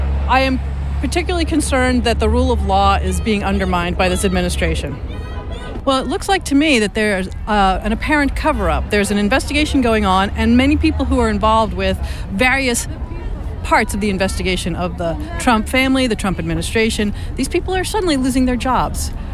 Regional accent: Somerville, Massachusetts, United States; I'm from Somerville.

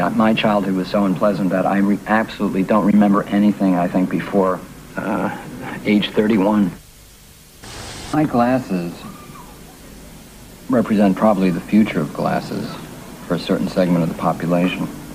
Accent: Brooklyn, New York, United States; also born or lived in Long Island; I couldn't have been unhappier than the 8 years I spent growing up in Brooklyn. But I say that not having realized what it would then be like being on Long Island, which was infinitely worse.

